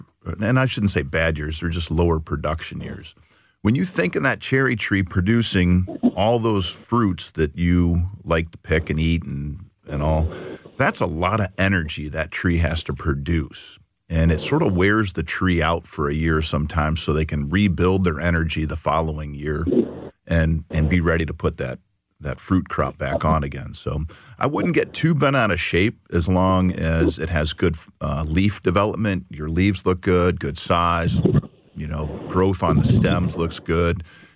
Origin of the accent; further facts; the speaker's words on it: Illinois, United States; So we've spent a lot of time in our rural area where I grew up outside of Chicago, out with the trees.